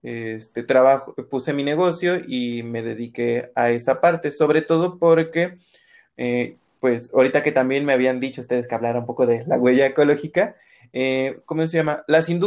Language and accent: Spanish; Veracruz, Mexico; Yo soy del estado de Veracruz, acá es un poco más conocida la licenciatura